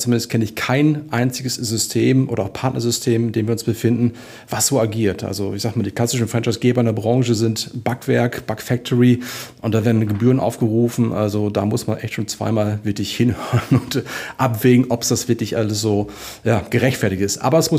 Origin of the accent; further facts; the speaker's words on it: Northern Germany, Germany; Bei uns im Norden sagt man, da wo ich herkomme, moin, moin.